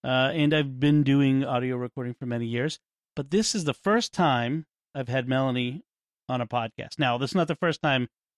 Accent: Canton, Massachusetts, United States; also born or lived in Boston; So I am from the Boston area. I was born in Boston, grew up in the suburb Canton with my parents … Virginia.

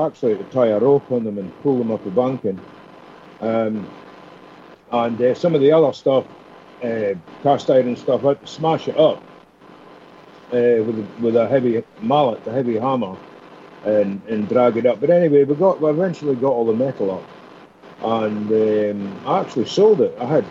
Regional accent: Aberdeen, Scotland, United Kingdom; I was brought up in Aberdeen, which is it's the third biggest city in Scotland after Glasgow and Edinburgh. And it's also, Aberdeen's also the oil capital of Europe. It's an oil city connected with North Sea oil and stuff.

